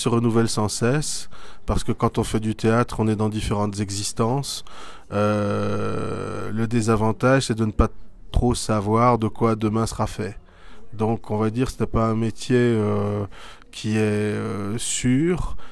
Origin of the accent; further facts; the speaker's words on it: Belgium; also born or lived in France; j'étais adopté. Donc à la base j'avais un géniteur turc et une mère belge et puis j'étais adopté par des parents belges et puis j'ai grandi en Belgique et puis en France.